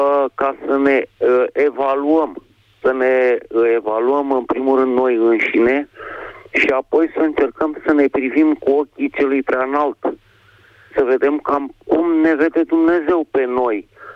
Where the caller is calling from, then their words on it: Bucharest, Romania; din București